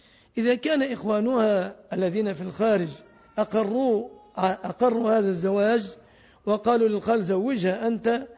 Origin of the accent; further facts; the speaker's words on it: Egypt; فنسأل الله أن يحفظ بلادنا مصر